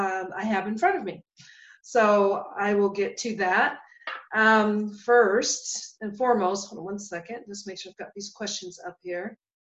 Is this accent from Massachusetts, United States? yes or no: yes; Boston, Massachusetts, United States; now in Layton, United States; So, I was born and raised in Boston, Mass. I currently live in Salt Lake City, Utah, actually Layton, Utah.